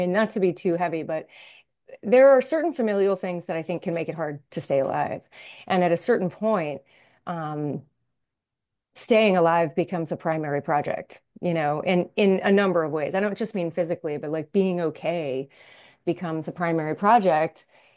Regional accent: Miami, Florida, United States; also born or lived in Boston; I am originally from Miami, Florida, but yes, as you mentioned, I was moved around quite a lot.

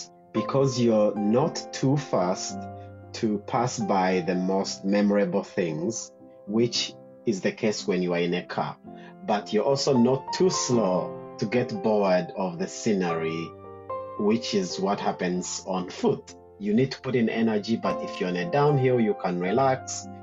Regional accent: Uganda; I grew up in Uganda

